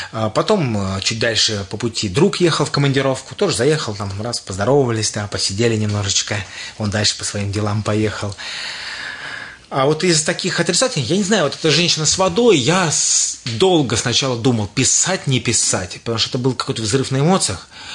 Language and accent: Russian; Zhukovsky, Moscow Oblast, Russia; я чаще всего старался подчеркивать, что я из Подмосковья, из Жуковского, да.